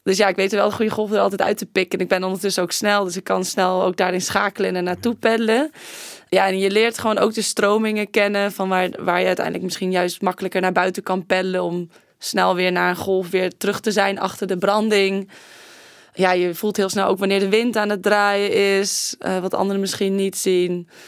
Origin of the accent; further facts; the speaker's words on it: Wijk aan Zee, North Holland, Netherlands; born there; als ik terug wil komen naar Wijkenzee, naar mijn geboortedorp, dan moet het daar gewoon schoner